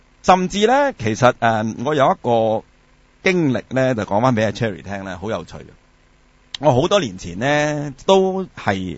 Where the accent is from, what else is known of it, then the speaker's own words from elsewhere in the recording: China; 即係賣鴉片嚟毒害我哋中國人嚇